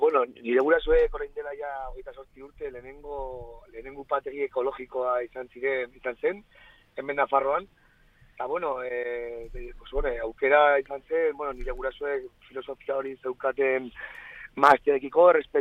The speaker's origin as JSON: {"language": "Basque", "town": "Lumbier", "region": "Navarre", "country": "Spain", "tie": "born there", "said": "ni hemen jaio nintzen Irunberrin upategian mahats bilketetan"}